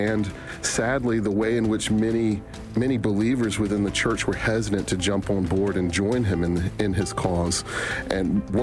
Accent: Tupelo, Mississippi, United States; I grew up in Tupelo, and my parents were supporters of the ministry

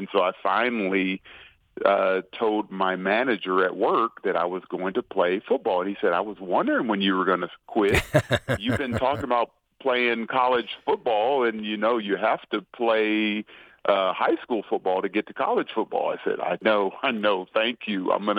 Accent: Sacramento, California, United States; I'm from Sacramento, California.

